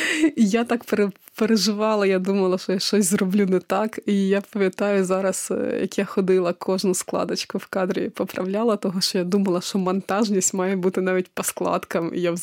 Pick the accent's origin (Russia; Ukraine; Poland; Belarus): Ukraine; Kamianets-Podilskyi, Khmelnytskyi Oblast; Я родом з Кам'янця-Подільського. Це Хмельницька область. Дуже гарне історичне місто.